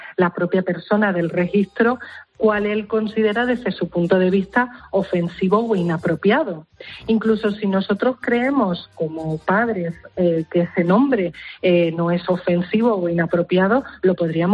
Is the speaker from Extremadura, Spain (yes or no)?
yes; Extremadura, Spain; hay un nombre muy típico en Extremadura, de donde soy, que es Montaña.